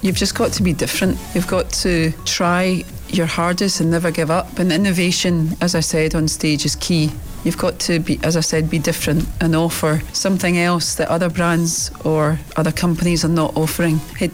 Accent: Glasgow, Scotland, United Kingdom; I grew up in the East End of Glasgow

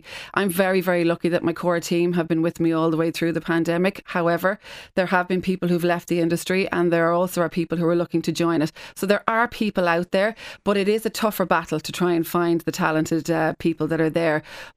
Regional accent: Galway, Connacht, Ireland; now in Meath, Ireland; So proud to have my restaurants in Dublin, obviously in my hometown in Galway as well. But I'm delighted. I live in Meath as well.

